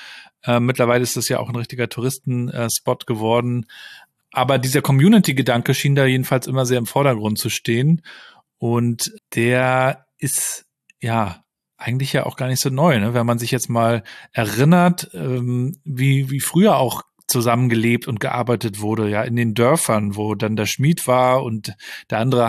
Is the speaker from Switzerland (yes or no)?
no; Warnemünde, Mecklenburg-Vorpommern, Germany; Warnemünde, das ist der Ort von Rostock, wo ich aufgewachsen bin, mittlerweile sehr, kaum noch Familien, ja, sehr extrem touristisch